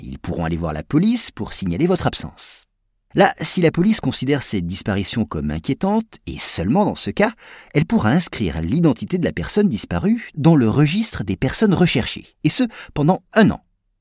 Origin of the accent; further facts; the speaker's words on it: France; Et chez nous, en France, ce serait à peu près 40 000 personnes qui disparaîtraient sans laisser trace.